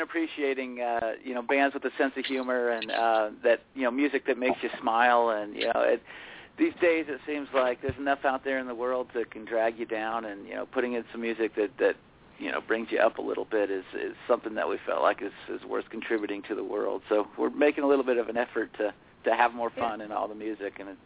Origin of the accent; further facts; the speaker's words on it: Illinois, United States; But it's somehow he's stayed pretty much in the small town we grew up in Illinois.